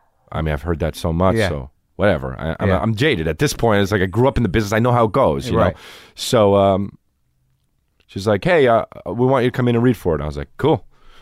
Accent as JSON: {"language": "English", "region": "New Jersey", "country": "United States", "said": "And I was like, I'm from New Jersey."}